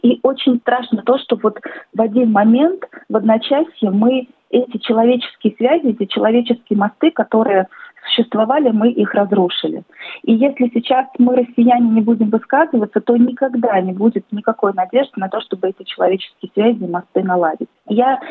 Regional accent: Moscow, Russia; moved away as an adult; now in Sydney, Australia; мне 38 лет. В феврале 2018 года я и мой муж переехали из Москвы в Австралию.

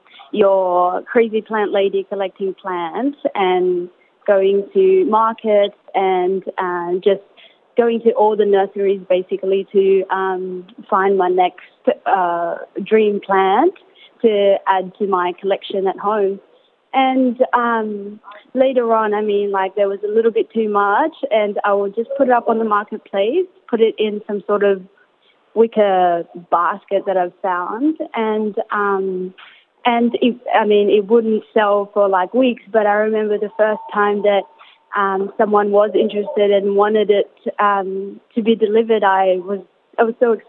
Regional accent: Ilocos Region, Philippines; English is a second language; now in Australia; growing up in Pangasinan, which is a farming province.

